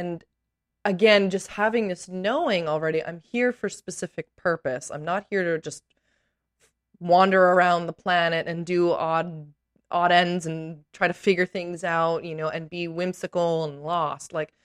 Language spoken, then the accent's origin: English; Canada; I grew up in Canada.